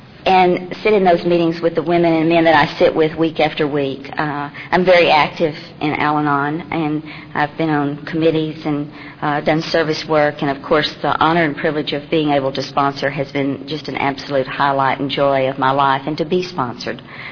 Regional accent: Dallas, Texas, United States; I'm from Dallas, and I go have a home group.

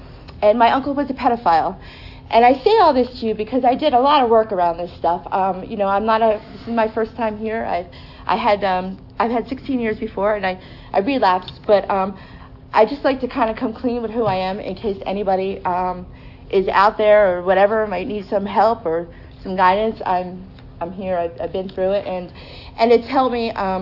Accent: New Jersey, United States; But I'm from New Jersey

